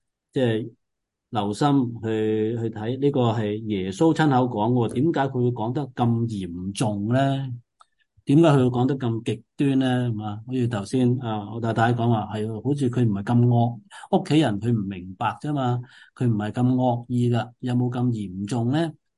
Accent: China; 特别我哋中国人嘅话，好容易了解

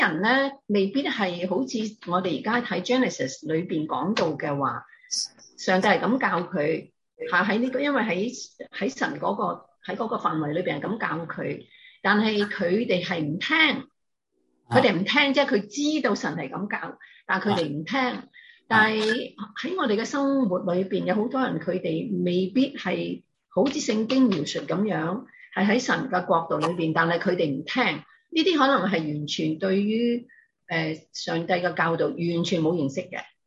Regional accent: Hong Kong; 因為細個喺香港住咧，成日都見到啲有傷殘嘅人成日俾人蝦啦。

